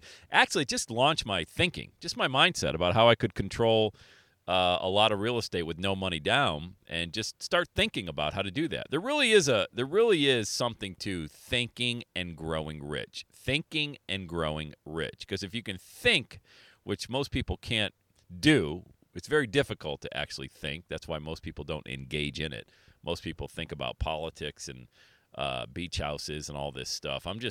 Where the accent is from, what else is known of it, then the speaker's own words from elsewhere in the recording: Bradford, Pennsylvania, United States; Rental property back in my hometown of Bradford, PA. Love Bradford. Very proud to be a Bradfordian. Small town, northwestern PA.